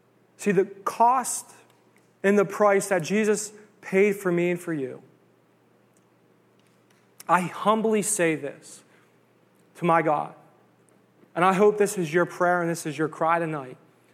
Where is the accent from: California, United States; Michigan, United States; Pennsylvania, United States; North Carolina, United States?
Pennsylvania, United States; I'm from Beaver County, y'all. We all got lists around here.